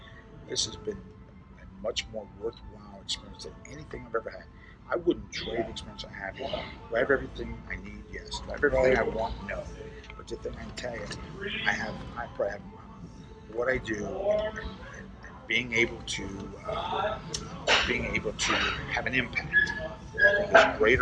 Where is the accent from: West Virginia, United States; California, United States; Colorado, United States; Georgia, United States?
West Virginia, United States; now in Tennessee, United States; And, you know, I was from West Virginia, Mountain State. Here I'm in Tennessee.